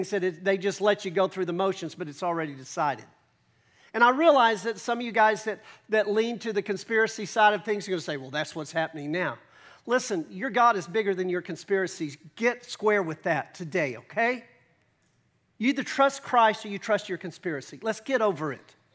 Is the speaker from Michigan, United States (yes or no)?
no; Texas, United States; As a Texan, as a boiled-in-the-blood Texan, these are two of the hardest texts in the world for me to preach.